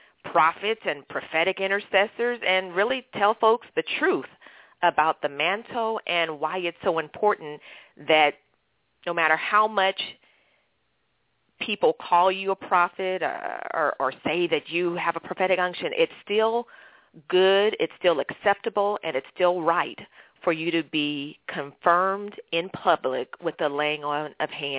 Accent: Omaha, Nebraska, United States; I grew up in Omaha, Nebraska. I always joke and say, folks, there are black people in Omaha, Nebraska, just like there are black people in Tulsa, Oklahoma. And so that's where I grew up

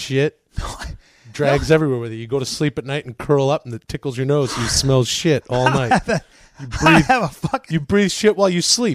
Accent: Canada; I come from Canada where I see bears run up mountains

